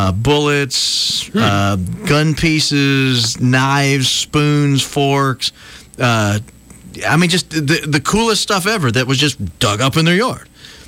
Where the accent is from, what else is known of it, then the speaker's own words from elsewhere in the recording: Nashville, Tennessee, United States; And I grew up around Nashville, where I went to Civil War battlefields. I went to Civil War museums.